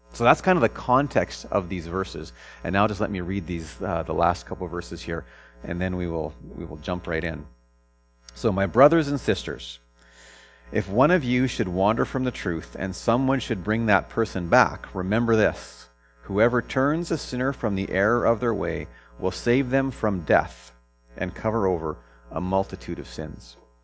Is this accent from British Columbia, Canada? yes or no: yes; Prince George, British Columbia, Canada; So I'm from Prince George originally. So if you don't know BC geography, if you look at BC and put an X through BC, pretty much the middle of the X is Prince George.